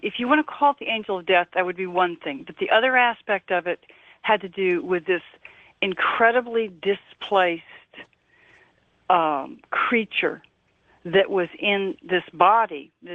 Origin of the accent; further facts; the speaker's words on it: New York, United States; now in Santa Cruz, United States; I'm in Santa Cruz, California. Okay. So I'm a native New Yorker.